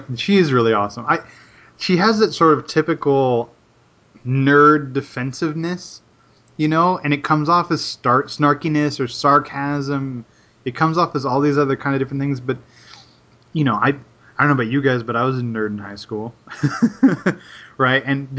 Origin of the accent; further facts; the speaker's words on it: California, United States; we're all that sort of, I don't know, that like airiness to us because we're from California.